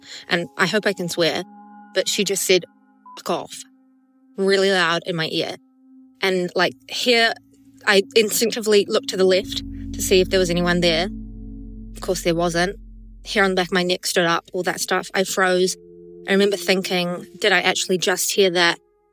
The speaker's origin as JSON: {"language": "English", "country": "New Zealand", "said": "I'm from New Zealand."}